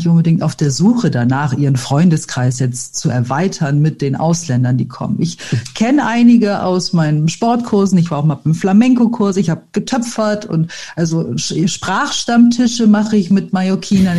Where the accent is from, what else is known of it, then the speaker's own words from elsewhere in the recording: Bremen, Germany; Ich meine, ich komme aus Bremen.